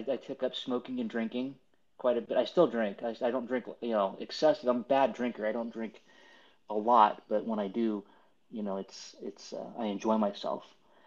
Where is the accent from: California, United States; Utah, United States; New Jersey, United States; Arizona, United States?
California, United States; Novato; now in Dublin, United States; So I grew up in the Bay Area, and I don't still live in the Bay Area. I left the Bay Area for many years, moved back here in 2010, and I've been living pretty much in Dublin since then.